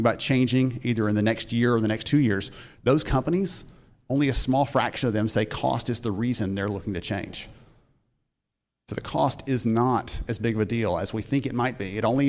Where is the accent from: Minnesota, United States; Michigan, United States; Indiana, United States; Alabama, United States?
Alabama, United States; I'm from Alabama. We don't do the cold very well, okay?